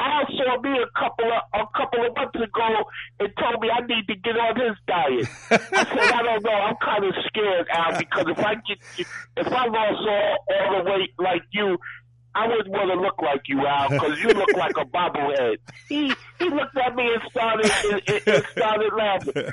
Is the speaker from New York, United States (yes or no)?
yes; New York, United States; But Gary, we grew up together in New York.